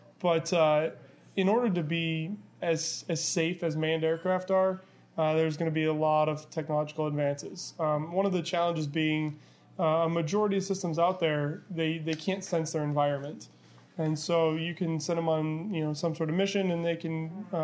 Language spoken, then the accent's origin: English; Portage, Michigan, United States; I am from Portage. Yeah. I went to Portage Central High School. And so I graduated here in 2006.